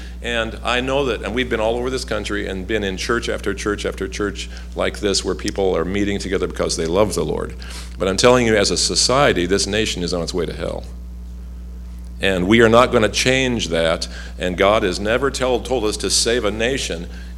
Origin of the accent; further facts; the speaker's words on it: United States; people would come up to me as an American